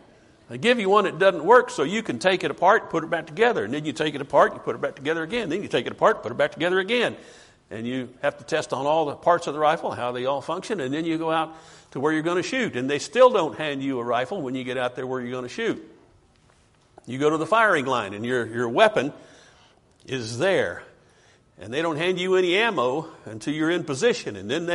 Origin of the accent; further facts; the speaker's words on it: West Virginia, United States; I grew up in West Virginia hunting squirrels as a kid.